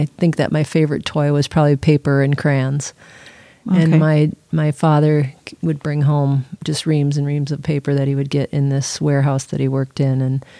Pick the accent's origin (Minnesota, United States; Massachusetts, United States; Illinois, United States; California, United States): Minnesota, United States; Robbinsdale; So I grew up in Robbinsdale, and I bought another house first, but then I ended up back here in grandma's house.